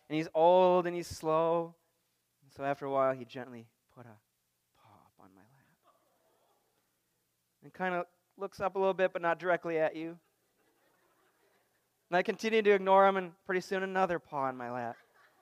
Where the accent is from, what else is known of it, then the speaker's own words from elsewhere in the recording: Minnesota, United States; Sarah's family is from St. Louis, and we're from Minnesota